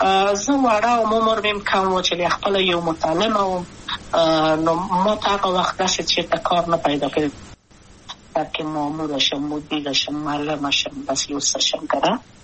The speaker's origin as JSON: {"language": "Pashto", "region": "Kabul", "country": "Afghanistan", "tie": "born or raised there", "also_born_or_lived": "Maidan Wardak", "said": "د کابل په تخت پل سیمه کې یم او لویا شویم کابل که هم"}